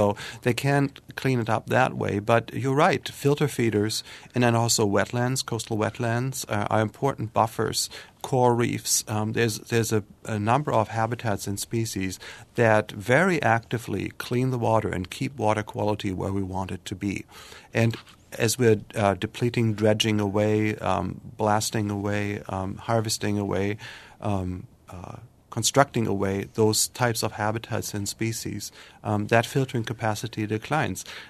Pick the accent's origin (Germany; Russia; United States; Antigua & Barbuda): Germany; And I grew up near the Baltic Sea in Germany